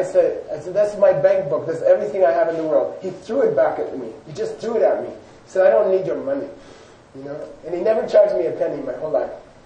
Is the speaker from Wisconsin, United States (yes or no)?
no; Phoenix, Arizona, United States; I grew up in Phoenix, but we used to live in San Diego in the summer.